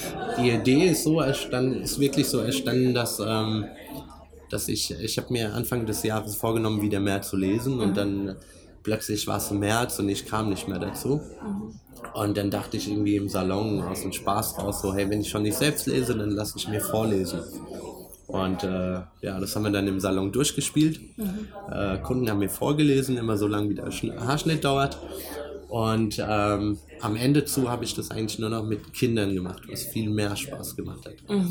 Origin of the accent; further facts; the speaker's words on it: Gelnhausen, Hesse, Germany; Gebürtig bin ich aus Gelnhausen. Das ist in der Nähe, ist in Hessen, in der Nähe von Frankfurt.